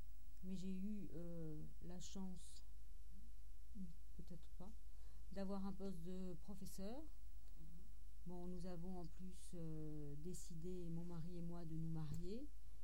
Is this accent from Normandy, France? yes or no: yes; Le Havre, Normandy, France; born there; Je suis née au Havre, je suis bretonne et normande, et je n'ai connu l'Algérie qu'en 1972.